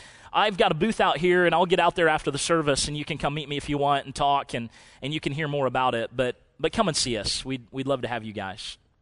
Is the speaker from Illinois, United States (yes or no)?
yes; Illinois, United States; I'm not from Iowa. I'm from Illinois. Don't hold that against me.